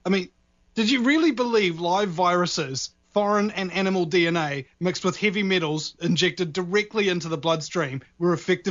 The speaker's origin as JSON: {"language": "English", "country": "New Zealand", "said": "I'm kind of embarrassed to tell people I'm a New Zealander as well."}